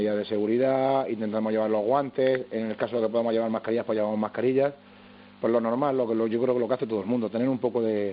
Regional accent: Mazarrón, Region of Murcia, Spain; yo soy de Mazarrón, de Murcia.

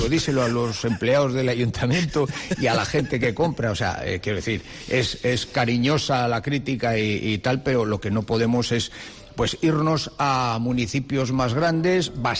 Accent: Isla, Cantabria, Spain; A la gente que somos de Isla, no nos llaman los pimienteros, nos llaman los caricones.

